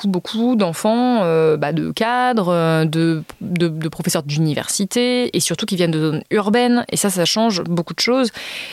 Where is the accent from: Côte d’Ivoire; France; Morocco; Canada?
France; Auvergne-Rhône-Alpes; je viens d'Ardèche, où il n'y a pas de train. Il n'y a quasiment pas de transport en commun. Et il n'y a pas d'autoroute.